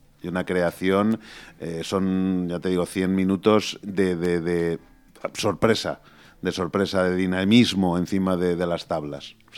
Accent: Valencia, Valencian Community, Spain; pues somos valencianos

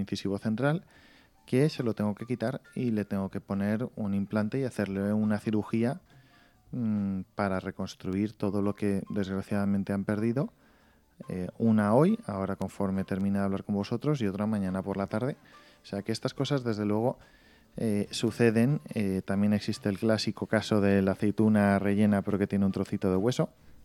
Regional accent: Spain; Y somos los segundos españoles en ir a hablar en 72 años.

